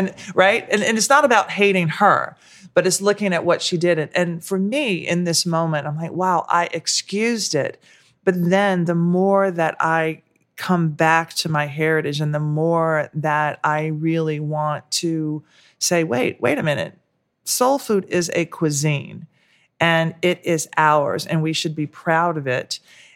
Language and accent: English; the South, United States; because growing up in the South, that's what I heard, even though I love this food, but I was running away from it.